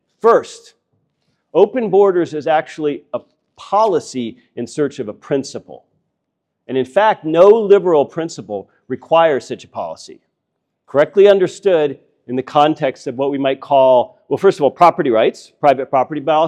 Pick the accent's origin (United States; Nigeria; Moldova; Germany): United States; I'm American, that's my frame of reference